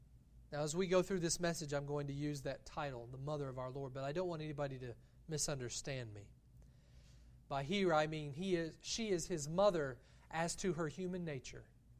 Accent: Nahana, Georgia, United States; I remember as a boy growing up in South Georgia, in our county, we lived in Nahana. In fact, we lived on the highway, on the main highway running through east-west, through Nahana. Nahana was the county seat.

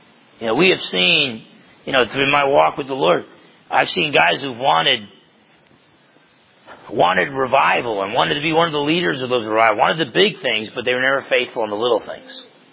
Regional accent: New Jersey, United States; I'm from New Jersey, so it's like half empty and it's got a leak.

